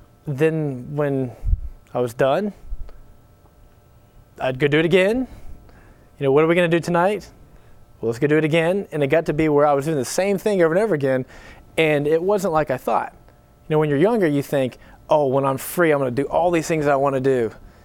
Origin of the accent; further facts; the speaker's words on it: Charlotte, North Carolina, United States; Leading up to that, I grew up here in Charlotte.